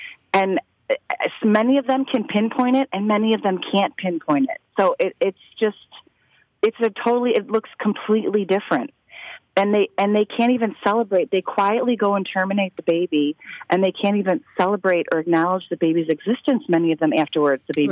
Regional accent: Ireland; And we're Irish, so we grew up going to wakes and funerals and being exposed to death in a very healthy manner.

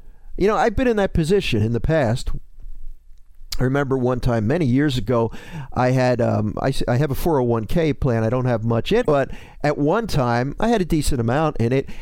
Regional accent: Philadelphia, Pennsylvania, United States; I was going by my old neighborhood yesterday. I grew up in Northeast Philadelphia.

